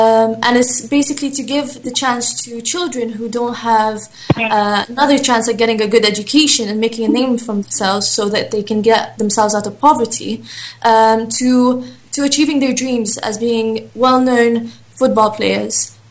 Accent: Qatar; also born or lived in Egypt; and I'm Qatarian Egyptian. I'm from the Qatarian royal family. Since I was about 4 years old, I've been doing a lot of charity work around many provinces in Egypt.

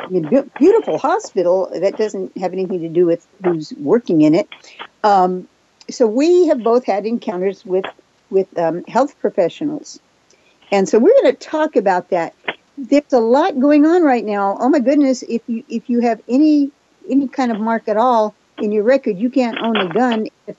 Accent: Japan; first language Japanese; English is a second language; I was raised in Japan. And Japanese people talk a mile a minute. That was my first language, was Japanese.

